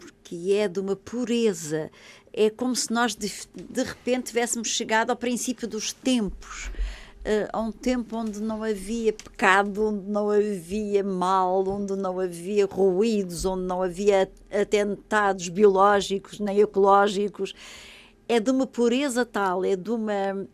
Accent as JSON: {"language": "Portuguese", "region": "Madeira", "country": "Portugal", "tie": "born or raised there", "said": "quando eu era jovem, na Madeira não havia aeroporto, não havia aviões, portanto não havia ligações aéreas."}